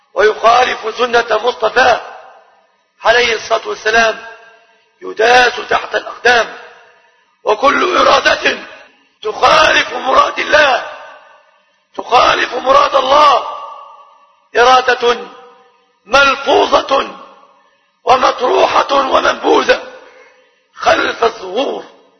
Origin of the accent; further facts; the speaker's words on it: Egypt; أن يحفظ بلادنا مصر